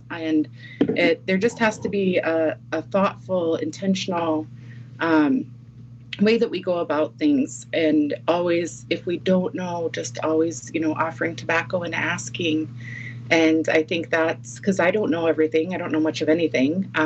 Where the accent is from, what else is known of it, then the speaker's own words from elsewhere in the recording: Nebraska, United States; So our relationship, I think, as Maha people, so I'm Omaha, and Maha means the people who went upstream